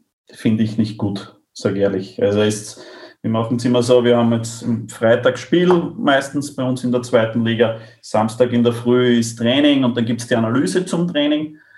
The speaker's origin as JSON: {"language": "German", "country": "Austria", "said": "weil einfach die finanziellen Gegebenheiten bei uns in Österreich auch nicht so sind"}